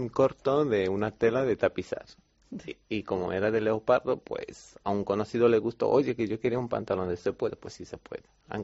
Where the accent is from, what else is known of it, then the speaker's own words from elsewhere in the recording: Romania; Spanish is a second language; now in Spain; De Rumanía.